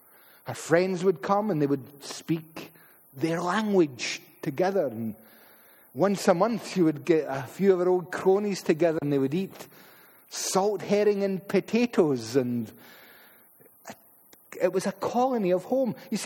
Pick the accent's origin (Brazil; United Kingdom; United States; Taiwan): United Kingdom; Paisley, Scotland; when we were growing up in Paisley, my mother was from Skye.